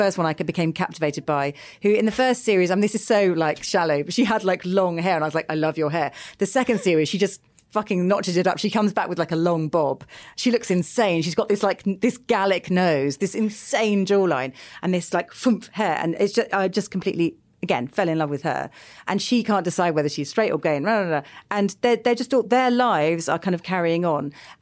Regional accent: United Kingdom; And normally that would sort of make you think a character's a dick because we're British, and that's not the way.

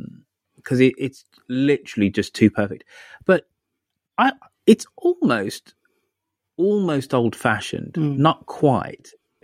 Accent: Birmingham, West Midlands, United Kingdom; I think she's one of us, a Brummy, but I'm going to have a look.

